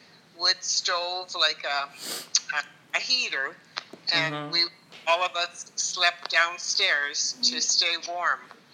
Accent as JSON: {"language": "English", "country": "Canada", "tie": "born or raised there", "said": "both your grandpa and I were raised in Canada, so we were used to, you know, the winters."}